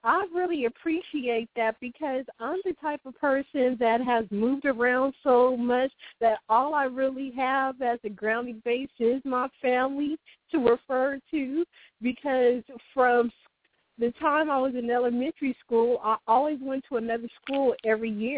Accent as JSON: {"language": "English", "region": "California", "country": "United States", "said": "And, again, I'm from California, and it seems like all school systems are different."}